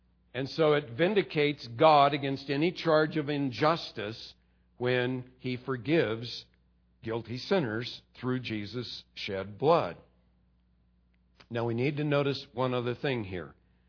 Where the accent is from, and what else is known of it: California, United States